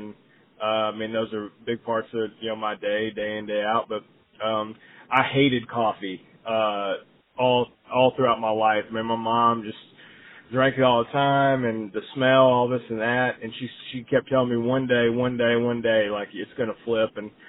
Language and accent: English; New England, United States; But I was born in New England, and obviously, you know, growing up there in the summertime